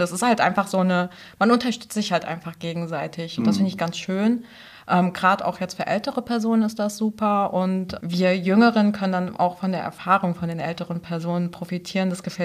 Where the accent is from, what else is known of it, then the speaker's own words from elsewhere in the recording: Frankfurt, Hesse, Germany; now in Hamburg, Germany; Ich bin seit 2019 in Hamburg. Ich bin Frankfurter Mädchen.